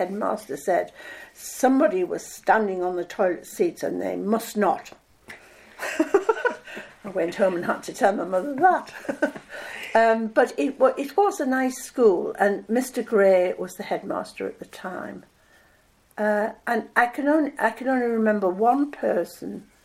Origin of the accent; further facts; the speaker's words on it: Yarm, North East England, United Kingdom; Well, I've lived in Egglescliffe for 16 years, but I was born in Yarm.